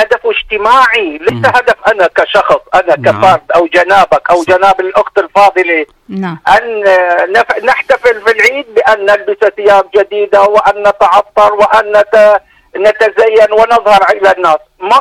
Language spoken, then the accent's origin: Arabic; Syria; عندنا في سوريا عندما كنا وقبل أن يخرجنا هؤلاء من دورنا